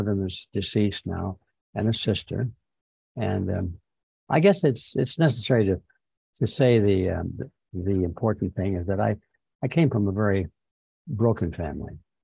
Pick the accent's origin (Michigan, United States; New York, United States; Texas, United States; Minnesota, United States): Michigan, United States; Detroit; Born in 1931. Right. Okay. And born on the east side of Detroit